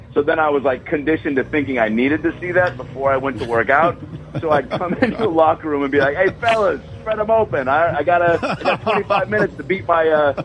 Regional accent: Shoreline, Washington, United States; this is actually close to where I grew up in Shoreline, Lake Forest Park.

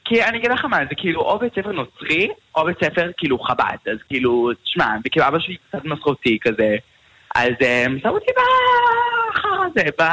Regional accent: Australia; also born or lived in Petah Tikva; האמת נולדתי בפתח תקווה, אוקיי, נולדתי בבלינסון, גוד מורנינג, אוקיי. אחרי זה עברתי כשהייתי בן חצי שנה לאוסטרליה, אוסטרליה, אוקיי.

